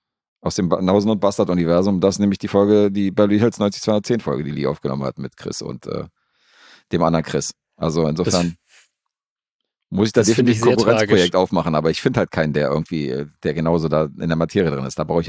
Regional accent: Serbia; Ich komme aus Serbien, ja.

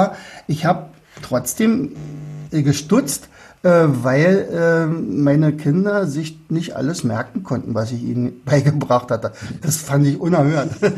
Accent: Austria; Also würde ich freuen als Österreicher.

